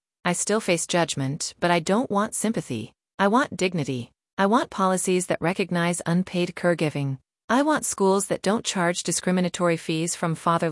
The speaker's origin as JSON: {"language": "English", "town": "Lahore", "region": "Punjab", "country": "Pakistan", "tie": "born or raised there", "said": "I grew up in Lahore, in an educated household."}